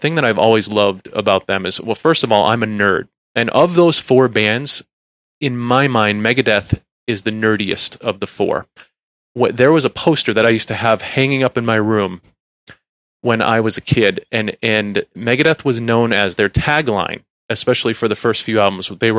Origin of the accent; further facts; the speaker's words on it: East Coast, United States; The reason I love … is because they're East Coast, you know, and I grew up on the East Coast.